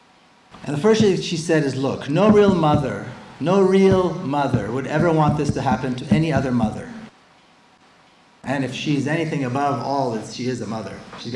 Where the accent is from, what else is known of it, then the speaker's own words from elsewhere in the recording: Jerusalem, Jerusalem District, Israel; Now, I was born and raised in Jerusalem. It's a mixed city. It's a united city, as we all know. But it's a completely segregated city, too. Completely racist city. So as an Israeli